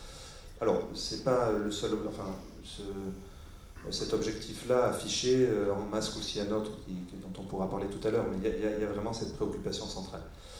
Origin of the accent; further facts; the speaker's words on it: Montpellier, Occitanie, France; moi je viens de Montpellier, vous allez dans les petits bleds, Narbonne, Béziers, etc., autour